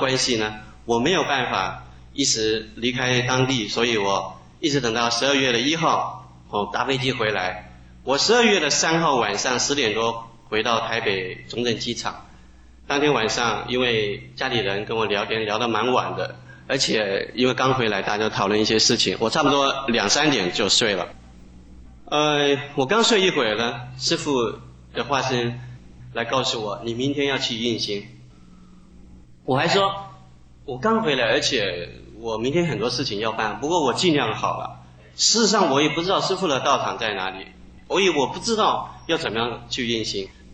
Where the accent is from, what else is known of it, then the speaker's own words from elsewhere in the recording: Costa Rica; 我来自中美洲的哥斯达黎加